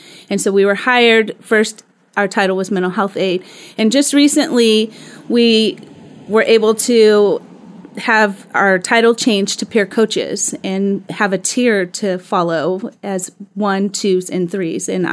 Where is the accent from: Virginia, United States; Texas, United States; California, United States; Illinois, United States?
California, United States; Sacramento; I am from by the Sacramento area and I moved up here.